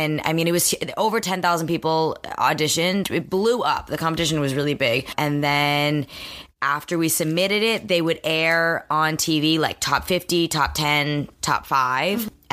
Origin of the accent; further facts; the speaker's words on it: Boston, Massachusetts, United States; Okay, so I'm from Boston. Had never acted as a kid.